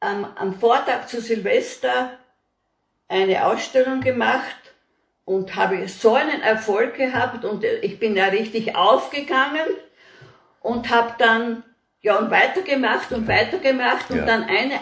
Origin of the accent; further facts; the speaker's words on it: Straleck, Styria, Austria; also born or lived in Graz; ich bin in Graz geboren, 1943, bin dann in der Oststeiermark, in der nördlichen Oststeiermark aufgewachsen, in meinem Heimatort Straleck, unmittelbar in der Nähe von Petro Seckers Waldheimat.